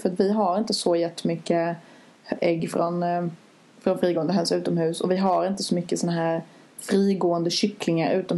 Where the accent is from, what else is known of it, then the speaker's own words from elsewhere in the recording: Skåne, Sweden; För jag kommer från Skåne.